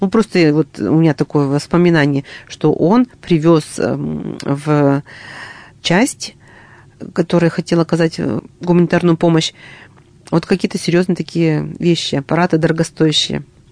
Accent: Perm Krai, Russia; Я родом из Пермской области. Ну, сейчас это Пермский край называется.

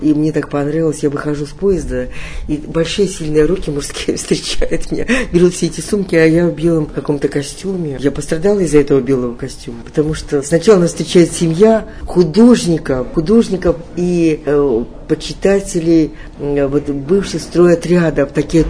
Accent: Ural, Russia; Мы говорим, мы с Урала, с гордостью говорили, мы с Урала.

